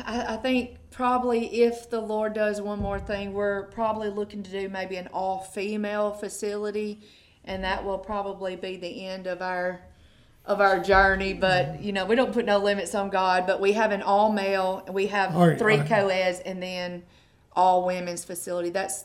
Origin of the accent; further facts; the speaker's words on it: Boonville, Mississippi, United States; I'm from Boonville, Mississippi, actually, and I was in addiction for about 12 years.